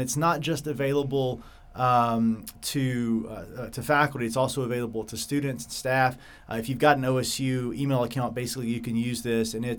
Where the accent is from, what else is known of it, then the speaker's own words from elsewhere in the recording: Louisiana, United States; I'm from Louisiana, so getting a good, the turkey's great. We do that. They do the Cajun injection. We fry it.